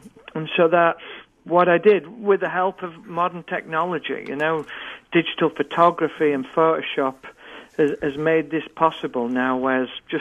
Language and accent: English; United Kingdom; Very much so, yeah. It's in Britain, it's a young man's sport